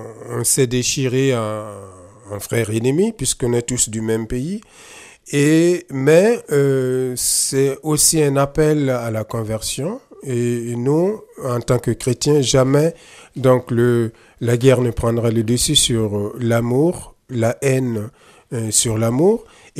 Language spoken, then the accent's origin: French; Burkina Faso; first language Mooré; French is a second language; Au Burkina, ma langue maternelle, c'est le Moré, donc j'allais dire l'ethnie majoritaire, qui est installée sur le plateau central. Donc on est un pays du plateau.